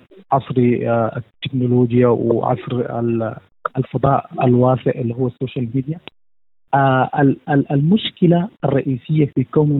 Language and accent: Arabic; Sudan; نحن كسودانيين نطلع من برا الأمان